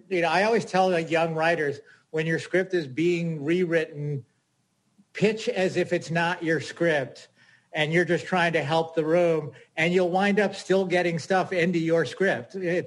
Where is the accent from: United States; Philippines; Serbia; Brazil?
United States; West Springfield, Massachusetts; In Springfield, Massachusetts.